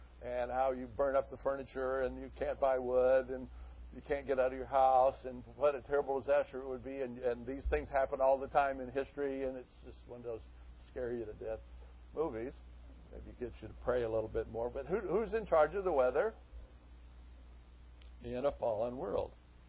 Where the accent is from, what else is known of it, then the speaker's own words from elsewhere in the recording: Idaho, United States; As a kid growing up in Idaho, we had those.